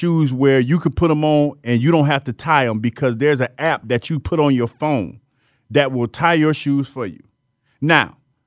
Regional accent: United States; I have earned the right as an American

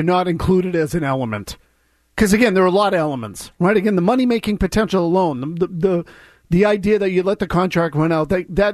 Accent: Boston, Massachusetts, United States; To me, as a Bostonian, lie to me.

